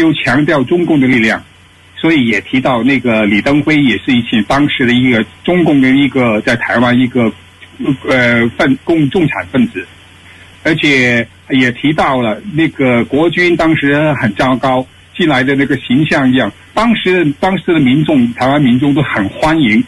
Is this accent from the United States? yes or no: no; Hong Kong; 我是香港人，并不是台湾人。